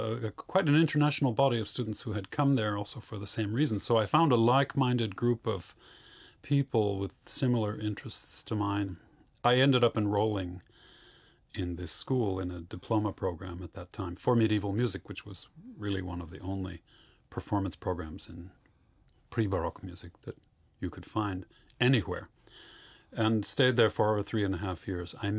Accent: United States; growing up in the States, we had this feeling that everything was happening in Europe.

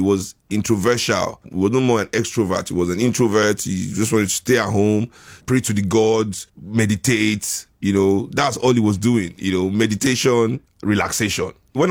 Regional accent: Lagos, Nigeria; when I was growing up in Lagos and I'd go to school

